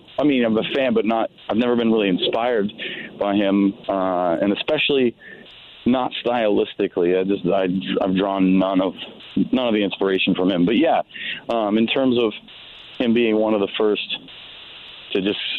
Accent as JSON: {"language": "English", "town": "Youngstown", "region": "Ohio", "country": "United States", "tie": "born or raised there", "said": "I actually went to school in Athens at Ohio University, and I grew up in Youngstown, Ohio."}